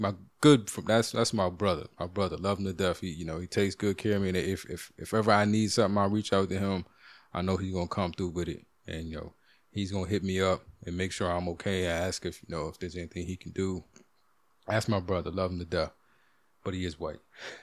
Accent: Washington, District of Columbia, United States; And I'm from the DMV, like, I'm from Chocolate City, I'm from the area.

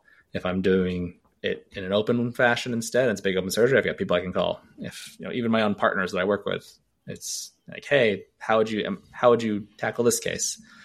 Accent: California, United States; When I was in college, I grew up in California. I'd go home for breaks

